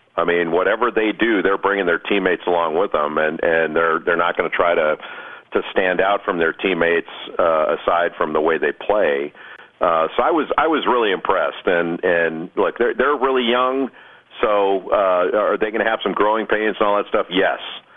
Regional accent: Los Angeles, California, United States; because I grew up in Los Angeles and I'm a gigantic Dodger fan.

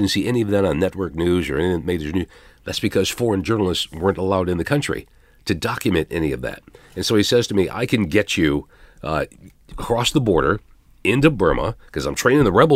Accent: Phoenix, Arizona, United States; also born or lived in Rochester; now in Baltimore, United States; Originally from Rochester, grew up in Phoenix, Arizona, high school, went to Arizona State, started the business in Arizona.

